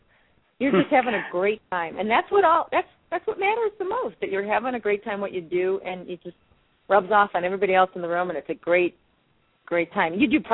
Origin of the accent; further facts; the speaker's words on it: Chicago, Illinois, United States; And I grew up on the Northwest Side, so Berwyn, my sister used to live there, so we have a connection there.